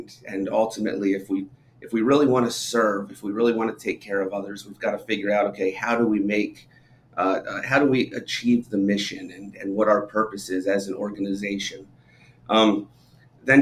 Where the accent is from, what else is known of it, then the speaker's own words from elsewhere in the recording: Baltimore, Maryland, United States; I grew up in the Baltimore area. I told you I'm still in Baltimore.